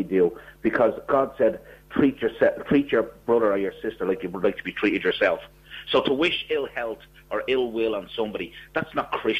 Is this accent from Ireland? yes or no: yes; Ireland; being an Irishman and being an ex-army man.